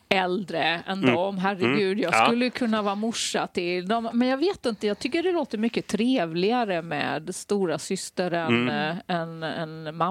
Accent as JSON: {"language": "Swedish", "town": "Värnamo", "region": "Jönköping County", "country": "Sweden", "tie": "born or raised there", "said": "Smålänning. Född och uppvuxen i Värnamo."}